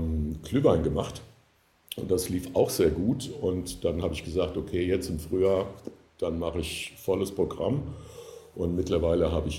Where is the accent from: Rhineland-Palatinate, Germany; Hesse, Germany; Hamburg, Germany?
Hesse, Germany; Frankfurt; Ich bin Frankfurter Bub